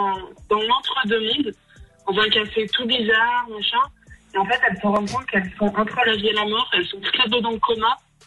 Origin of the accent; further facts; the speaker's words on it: United States; en tant qu'Américain